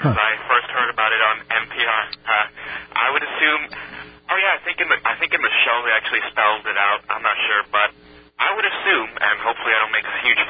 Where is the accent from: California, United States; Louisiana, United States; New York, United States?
New York, United States; The Bronx; I mean, I grew up in the Bronx, but I was too young to realize everything that was out there.